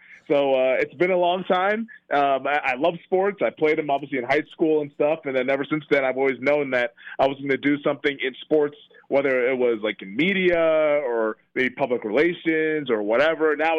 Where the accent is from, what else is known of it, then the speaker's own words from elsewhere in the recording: Pacific Northwest, United States; also born or lived in Dallas, Texas; I was born just outside of Dallas, and then my family moved up to the Pacific Northwest, just north of Seattle, when I was a toddler, about 3 years old.